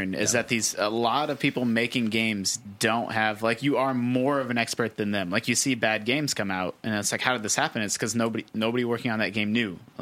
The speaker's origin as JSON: {"language": "English", "country": "United States", "said": "Like, this is something I think about because I'm from the United States."}